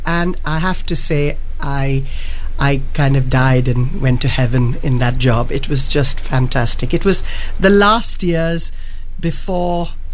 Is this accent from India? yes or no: yes; India; my Hindi is not my first language, even though I'm Indian, because in India we've lost, I mean, my community particularly, we speak English much more fluently than we do Hindi.